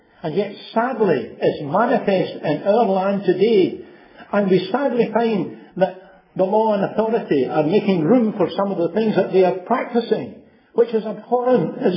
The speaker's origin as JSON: {"language": "English", "town": "Glasgow", "region": "Scotland", "country": "United Kingdom", "tie": "born or raised there", "said": "I was brought up in Springburn in the city of Glasgow"}